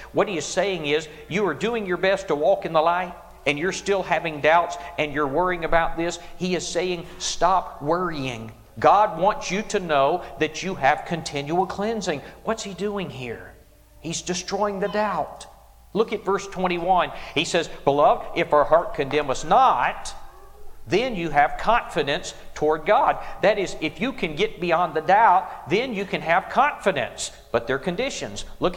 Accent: South Carolina, United States; I'm from South Carolina. I've just come here.

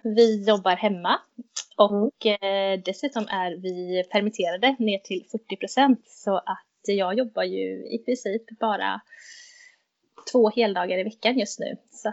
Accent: Skövde, Västra Götaland County, Sweden; Jag kommer från Skövde, staden mellan Vänern och Vättern.

